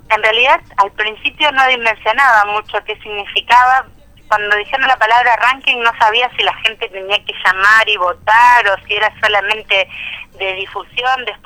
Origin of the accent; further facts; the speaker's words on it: Bahía Blanca, Buenos Aires Province, Argentina; born there; now in Rawson, Argentina; yo soy nacida en Bahía Blanca, pero hace muchos años, ya hace más de 18 años que vivo en Rawson, provincia del Chubut, que es el lugar que he elegido para vivir la vida y para hacer mis canciones.